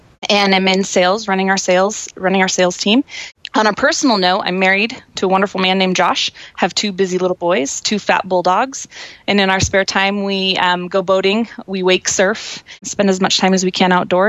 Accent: Carson City, Nevada, United States; I was born and raised in Carson City, Nevada.

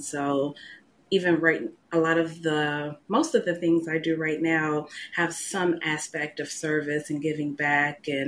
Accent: Cincinnati, Ohio, United States; moved away as an adult; also born or lived in Florida / North Carolina; now in Atlanta, United States; Yeah, so I am from Cincinnati, Ohio. I grew up there and then transitioned to Florida, where I went to Bethune-Cookman University.

